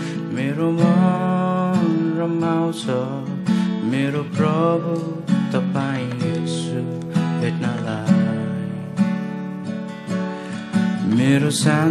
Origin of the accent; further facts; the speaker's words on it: Nepal; Japanese is a second language; now in Japan; ネパールから来ました。ネパール語で歌を歌います。